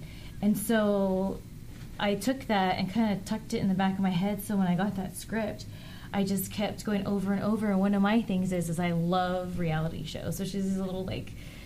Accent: Ontario, California, United States

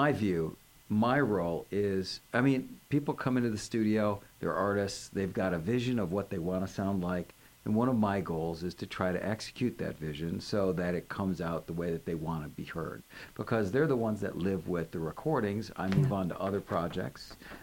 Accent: Chicago, Illinois, United States; I come from Chicago. So started in Chicago doing jingles and working in studios. And then I went to New York for about a year, worked in some of the major studios there, and then ended up out here.

